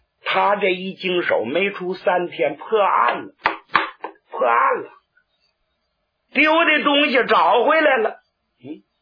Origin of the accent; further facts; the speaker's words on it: China; 咱是炎黄子孙的，这是中国地儿，咱是中国人的，那不行。